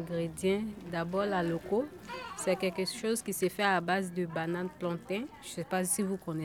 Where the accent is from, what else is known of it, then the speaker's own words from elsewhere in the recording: Côte d’Ivoire; Surtout que moi, je viens de la Côte d'Ivoire. Donc, chez nous, au pays, on utilise la banane plantain pour faire plusieurs repas.